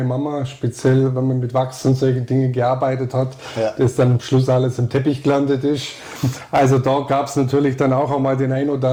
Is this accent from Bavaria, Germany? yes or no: yes; Memmingen, Bavaria, Germany; also born or lived in Hitzenhofen / Steinheim; Ja, ich bin sozusagen ein Landkind, ja. Zunächst einmal in Hitzenhofen gewesen, dann nach Steinheim gezogen und dann nach Memmingen gekommen, aufgewachsen am Hühnerberg, im Industriegebiet.